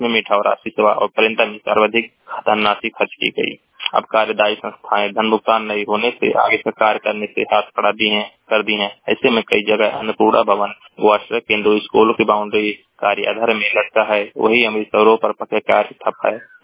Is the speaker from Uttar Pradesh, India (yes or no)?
yes; Maharajganj, Uttar Pradesh, India; मैं जिला महाराजगंज का निवासी हूँ।